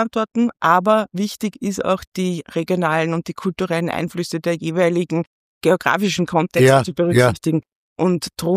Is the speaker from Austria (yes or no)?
yes; Linz, Upper Austria, Austria; Ich bin Linzerin, bin hier aufgewachsen, habe großteils meines Lebens hier verbracht, habe in Linz an der Johannes Kepler Universität Wirtschaftswissenschaften studiert